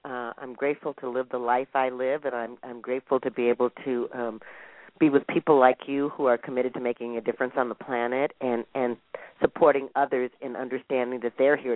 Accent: Minnesota, United States; I grew up in Minnesota. My mother and my grandmother, the family was from Alabama, but they migrated to Minnesota.

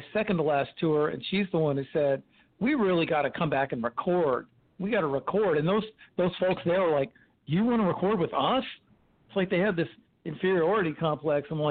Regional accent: South Carolina, United States; moved away as an adult; also born or lived in Mississippi; Well, you know, I grew up in Mississippi and South Carolina, and by the time I finished high school in South Carolina, I was seeing some live blues bands

